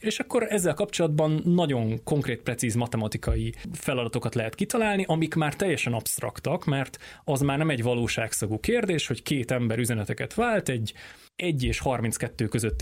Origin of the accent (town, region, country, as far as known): Debrecen, Hajdú-Bihar, Hungary